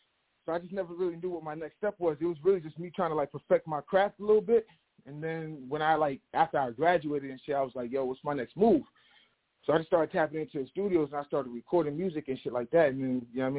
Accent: New Jersey, United States; also born or lived in Miami; I grew up in, I grew up in Jersey. I was born in Miami, so I'm used to the heat. You know what I mean? I'm a Haitian boy myself, so I'm used to the heat

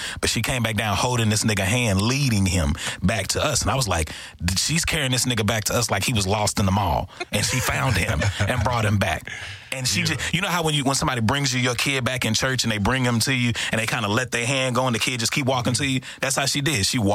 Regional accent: Texarkana, United States; So growing up in Texarkana, I knew about you before moving to Singing Pines.

